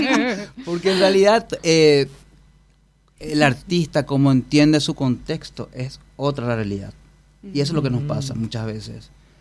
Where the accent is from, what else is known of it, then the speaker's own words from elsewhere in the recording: Paraguay; como paraguayo eso es fantástico